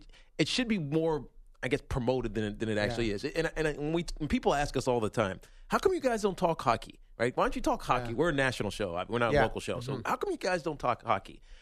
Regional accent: Virginia, United States; I mean, I grew up in Virginia. There wasn't hockey around.

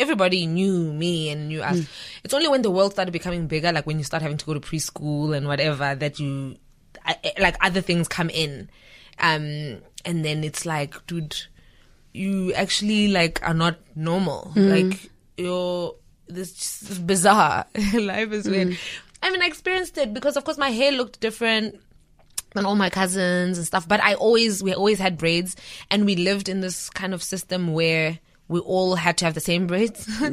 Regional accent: Shirley Village, Limpopo, South Africa; also born or lived in Elim; I was born in Elim, and I grew up in Shirley Village right next to Elim.

